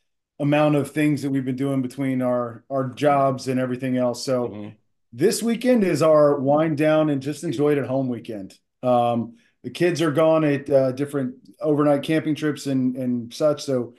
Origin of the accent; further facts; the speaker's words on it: Springfield, Virginia, United States; Just outside of D.C. in Springfield, Virginia.